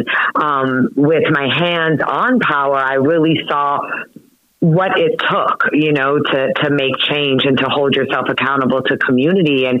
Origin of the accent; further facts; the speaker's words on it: Honolulu, Hawaii, United States; now in Boston, United States; No, but I'm originally from Honolulu, Hawaii, which I think does help me do this work in a way, you know, being from the last state in the union, the most diverse state.